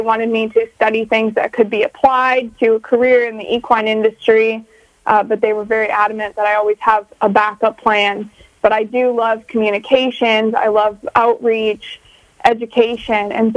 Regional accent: North Dakota, United States; I'm originally from North Dakota.

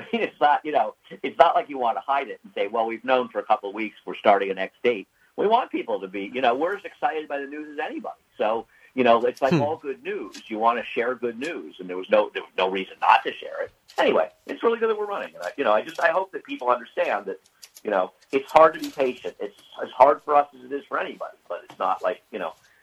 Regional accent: Saratoga, New York, United States; I grew up in Saratoga, so I've been around the circus for the better part of 50 years

